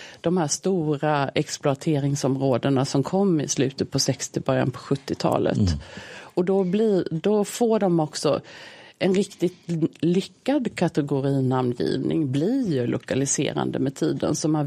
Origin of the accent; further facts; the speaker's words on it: Småland, Sweden; som är typiskt för Småland där jag kommer ifrån.